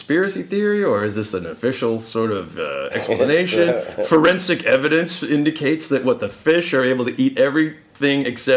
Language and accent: English; Chicago, Illinois, United States; I grew up in Chicago, the north side of Chicago. I was like born on the south side, moved to the north side, ended up going into the suburbs with my folks back in like the very early 80s.